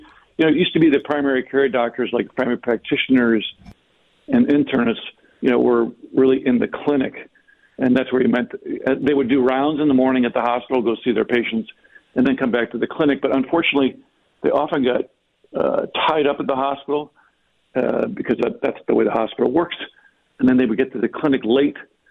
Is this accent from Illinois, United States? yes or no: yes; Illinois, United States; Yeah, so I'm originally from Northern Illinois, kind of on the very edge of the Chicago suburbs